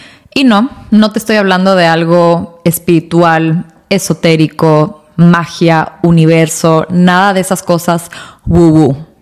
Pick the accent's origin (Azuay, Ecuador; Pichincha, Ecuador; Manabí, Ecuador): Pichincha, Ecuador; Quito; moved away as an adult; now in United States; yo nací y crecí en Quito, Ecuador. Me mudé a Estados Unidos a los 18 años a estudiar en Estados Unidos.